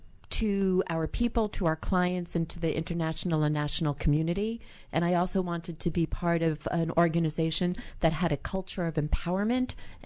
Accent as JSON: {"language": "English", "town": "Queens", "region": "New York", "country": "United States", "tie": "born or raised there", "also_born_or_lived": "New Jersey, United States", "said": "I grew up initially in Queens, New York, in Astoria, and then we moved to New Jersey."}